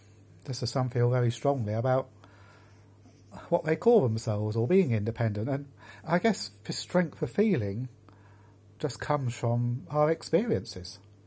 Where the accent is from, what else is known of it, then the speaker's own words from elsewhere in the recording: England, United Kingdom; also born or lived in Wales / Portugal; I'm English. I was born and bred in England. I've lived for many years in Wales. I've lived for quite a few years in Portugal. I'm English, I'm British, I'm European